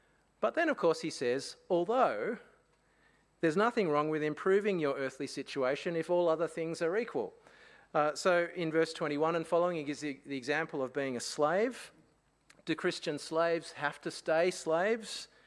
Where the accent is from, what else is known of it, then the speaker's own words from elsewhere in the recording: Australia; born there; I wasn't born in Africa, I was born in Australia.